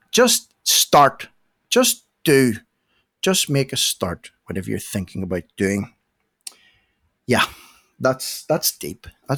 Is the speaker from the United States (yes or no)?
no; Ireland; Anyway, what do I know? I'm just an Irishman with a chip on his shoulder.